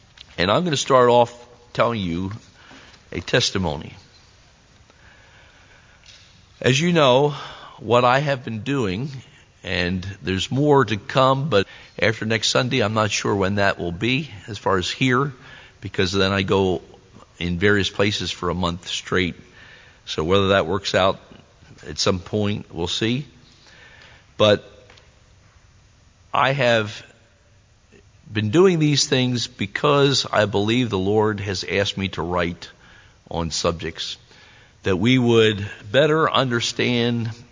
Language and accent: English; United States; I grew up in the Philadelphia in the United States. I grew up 15 minutes from it.